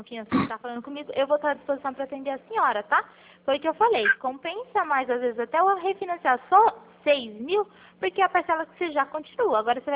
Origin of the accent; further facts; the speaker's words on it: Pirassununga, São Paulo, Brazil; eu sou de Pirassununga.